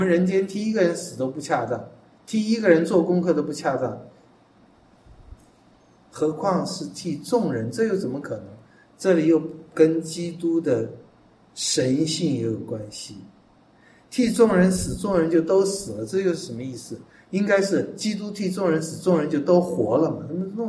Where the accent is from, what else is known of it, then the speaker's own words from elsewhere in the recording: China; 我们中国人我看很少为自己活的，起码我们的道德教训是为国，对不对啊？